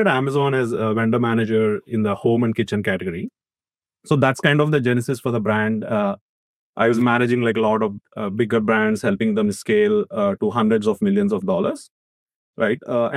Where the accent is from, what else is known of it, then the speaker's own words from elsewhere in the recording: Vijayawada, Andhra Pradesh, India; English is a second language; moved away as an adult; now in United States; So I am from Vijayawada in Andhra Pradesh. Yeah. So I mean, I grew up like in a village like close by, but I did my undergrad in Vijayawada. So after that, I went to US in 2005